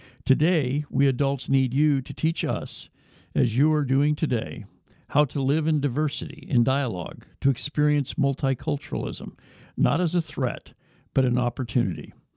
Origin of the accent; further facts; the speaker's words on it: Davis, California, United States; when I grew up in Davis